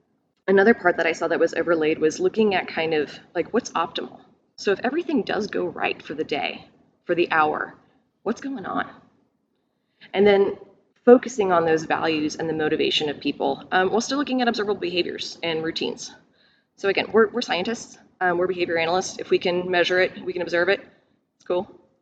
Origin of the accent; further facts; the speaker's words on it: Texas, United States; Again, I come from Texas where it's not easy to find your resources.